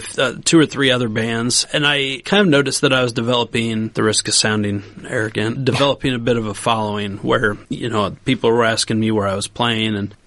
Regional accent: Norwalk, Iowa, United States; I grew up in the Des Moines area, Norwalk primarily, just a little bit south of the Des Moines airport there. Went to high school there, graduated from there

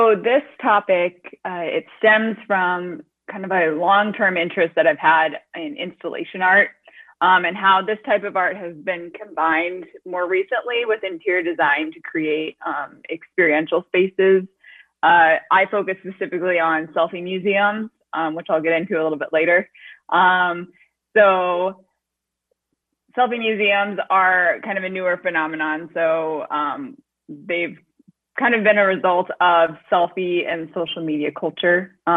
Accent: Iowa City, Iowa, United States; So I am from Iowa City. So I am from Iowa.

